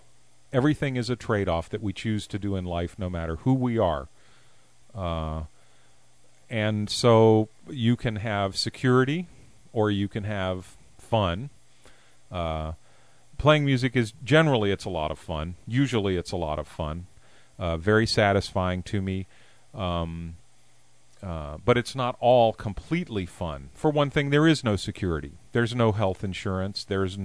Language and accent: English; Washington, District of Columbia, United States; I was raised in the Washington, D.C. area, and what mattered there was, I don't know, I guess government and being involved in political affairs or something.